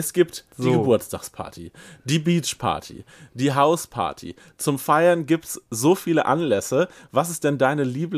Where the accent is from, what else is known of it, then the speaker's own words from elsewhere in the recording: Herford, North Rhine-Westphalia, Germany; vorher aus Herford, wo ich aufgewachsen bin